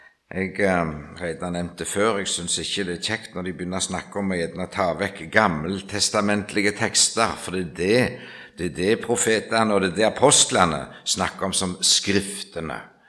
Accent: Rogaland, Norway; accent: Ryfylke dialect; for jeg har en dialekt som er ganske grov fra Ryfylke.

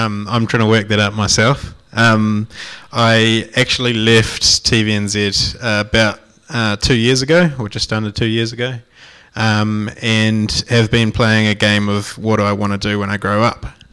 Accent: Whanganui, Manawatū-Whanganui, New Zealand; I grew up in Whanganui, and I have two older brothers. I grew up on a little farm, like 10 k's out of town

